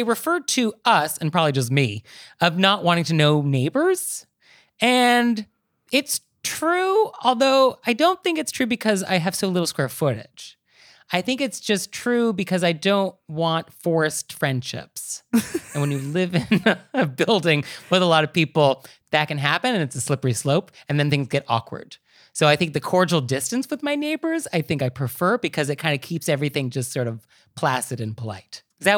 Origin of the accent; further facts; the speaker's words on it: California, United States; Yes, I'm from Marin County. You cannot get more bedroom community than that.